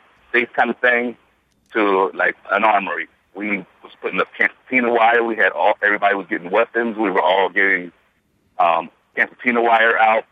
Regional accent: Philadelphia, Pennsylvania, United States; I remember as a child growing up in Philadelphia, going to the Liberty Bell

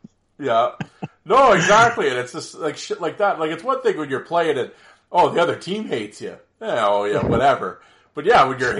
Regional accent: Poland; But no, this is just from the fact that I'm from Poland.

